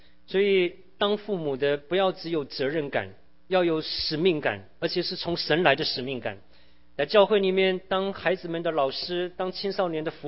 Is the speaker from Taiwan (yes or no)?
no; China; now in United States; 我说我们中国人是最赖皮的哈，来到美国说人家是外国人，是咱们是中国人，就叫人家老外。